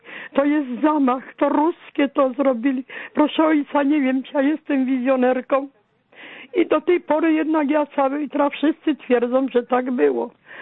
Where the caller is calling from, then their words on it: Łódź, Łódź Voivodeship, Poland; jestem słuchaczką stałą z Łodzi.